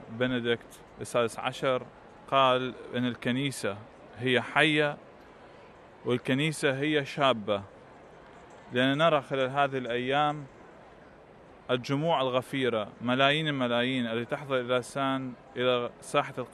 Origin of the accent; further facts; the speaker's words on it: Iraq; وأنا ككاهن عراقي